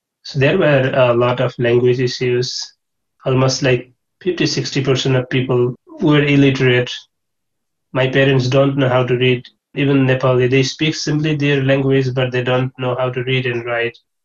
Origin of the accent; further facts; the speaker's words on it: United States; Now, I am proud to say that I'm American and I'm working here.